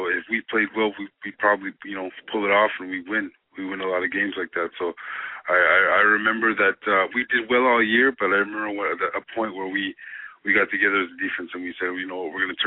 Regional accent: Toronto, Ontario, Canada; You know me. I'm from Toronto. Won the cup in Toronto.

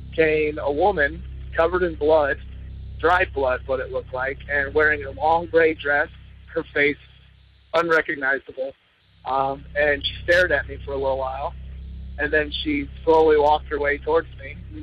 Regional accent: Iowa, United States; I'm from Iowa.

